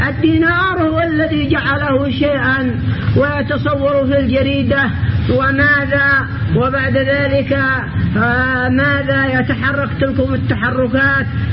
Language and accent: Arabic; Yemen; عندنا في اليمن